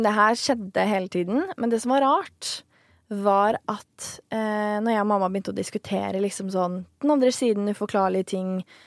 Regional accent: Nesodden, Akershus, Norway; jeg husker veldig godt at hjemme på Nesodden hos familien, så hadde jeg før på mitt gamle rom da, en hel speilvegg.

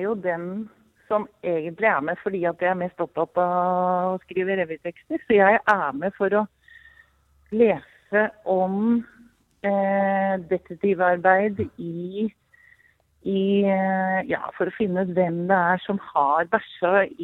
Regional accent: Eidsvoll, Akershus, Norway; Jeg er fra Eidsvoll kommune, og bor akkurat nå i Hurdal.

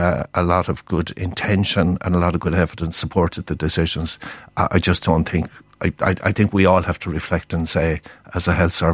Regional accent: Limerick, Munster, Ireland; I'm from Limerick. I live in Limerick.

